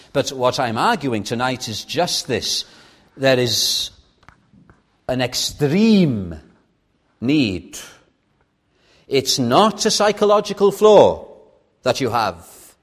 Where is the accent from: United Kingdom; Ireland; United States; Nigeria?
United Kingdom; Llandudno, Wales; I've told you before about the church in my hometown, Llandudno.